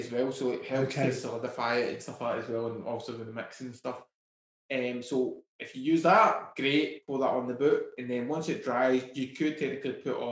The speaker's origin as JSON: {"language": "English", "region": "Scotland", "country": "United Kingdom", "accent": "Scottish", "said": "I'm probably murdering it because my Scottish accent."}